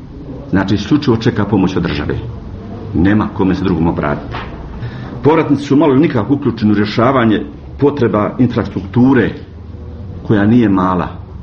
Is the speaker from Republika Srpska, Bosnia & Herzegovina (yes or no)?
no; Mostar, Federation of Bosnia and Herzegovina, Bosnia & Herzegovina; dolazim iz Mostara.